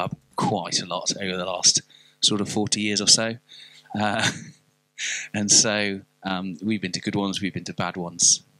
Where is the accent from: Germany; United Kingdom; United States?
United Kingdom; West Midlands; particularly where we grew up in the West Midlands, you know, on the way into Wales